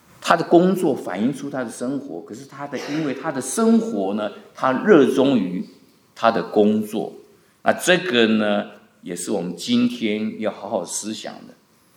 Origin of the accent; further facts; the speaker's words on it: Taiwan; 因为我从台湾来的时候也蛮注意的